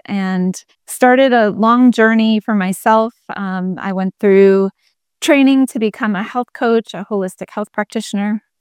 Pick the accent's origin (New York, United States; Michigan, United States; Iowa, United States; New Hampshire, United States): New Hampshire, United States; I grew up in New Hampshire, but I've been living out in Colorado for, gosh, about 20 years now.